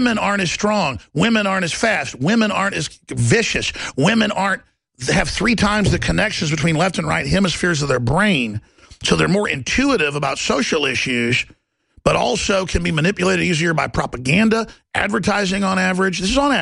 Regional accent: Texas, United States; But everybody thinks because I'm from Texas, I'm dumb.

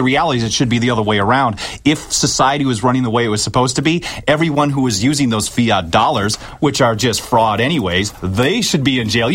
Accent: California, United States; Our 15 states, like my home state of California, say, we don't care what the Supreme Court says about medical marijuana.

